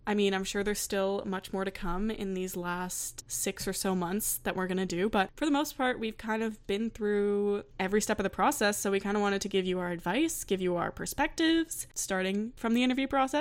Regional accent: Halifax, Nova Scotia, Canada; I started talking to him about how I was from Halifax

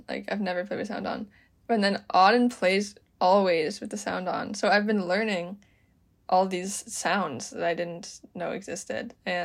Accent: Canada; I joined a clan, Canada A, because I'm from Canada

